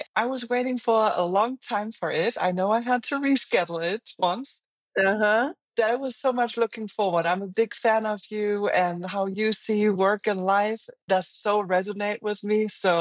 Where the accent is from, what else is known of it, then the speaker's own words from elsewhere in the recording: Germany; English is a second language; also born or lived in China; now in United States; I'm German. It's probably very clear because of my accent. I lived in China. I'm now in the US.